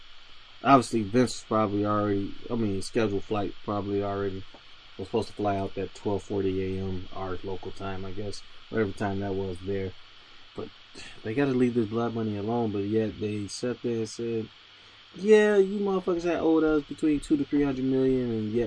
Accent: North Carolina, United States; I'm from North Carolina.

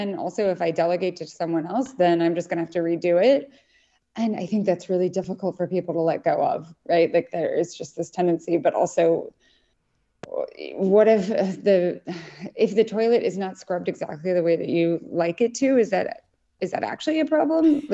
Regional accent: Idaho, United States; It's set in Boise, Idaho, and I'm from Idaho, and so I paid a lot of attention during the pandemic for specifically what was happening in the state

